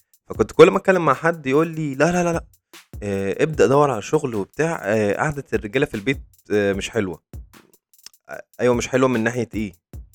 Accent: Egypt; اي بلد ما فيهاش الفقر اللي احنا فيه كمصريين يعني

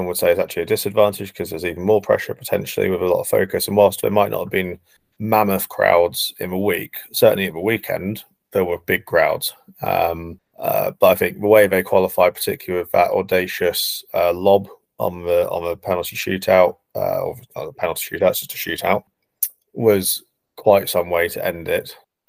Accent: United Kingdom; as British people, we may be slightly biased with our comments that might follow?

